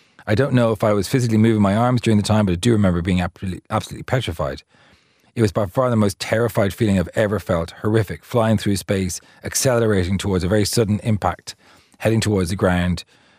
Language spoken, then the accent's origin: English; Limerick, Munster, Ireland; as I'm from Limerick. 061 County Coat